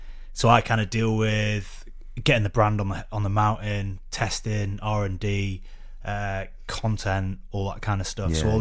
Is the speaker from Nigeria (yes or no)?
no; Preston, North West England, United Kingdom; Because I don't go back to Preston very much, so my accent's probably gone quite a lot.